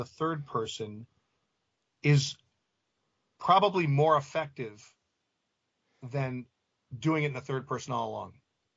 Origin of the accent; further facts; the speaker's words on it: Chicago, Illinois, United States; who grew up around where I grew up in Chicago, which is where Andy grew up.